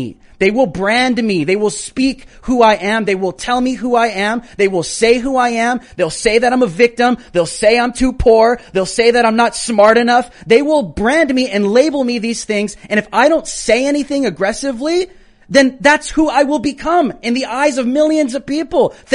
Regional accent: United States; I can do something for myself. I'm an American. I can do things.

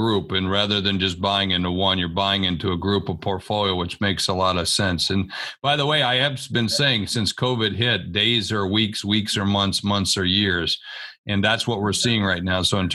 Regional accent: South Dakota, United States; I'm from South Dakota.

